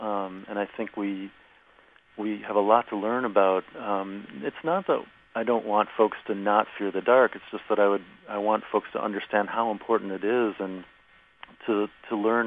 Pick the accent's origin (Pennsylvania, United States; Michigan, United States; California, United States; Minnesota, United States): Minnesota, United States; Minneapolis; I grew up in Minneapolis, and we still have a family cabin about 3 hours north of the city.